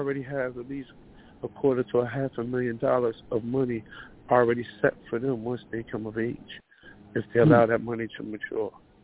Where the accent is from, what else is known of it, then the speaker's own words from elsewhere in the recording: Newark, New Jersey, United States; But I was born and raised in Newark. I'm 43 years old, married, homeowner, two kids, the older, 23 years old.